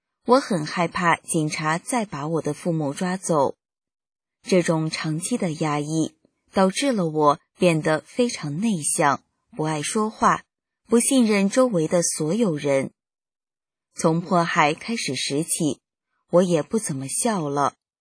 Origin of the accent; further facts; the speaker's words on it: China; 我在中国大陆出生长大，在北京得法。小时候，父母每天带上我一起学法练功